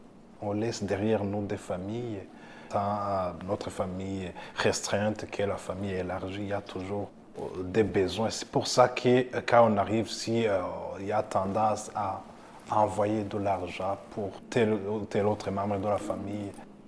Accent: Burundi; now in Canada; Je viens du Burundi. Ça fait quand même une dizaine d'années que je suis au Canada.

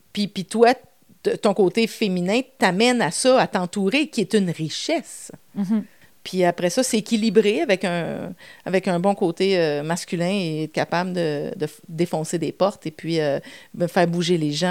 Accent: Quebec, Canada; moi je dis ma vision, et c'est parce que je suis québécoise

